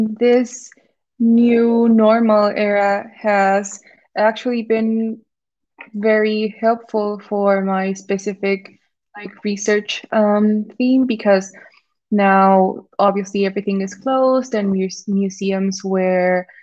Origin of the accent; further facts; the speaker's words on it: Mexico; I'm from Mexico, so I'm very exposed to the sun all the time.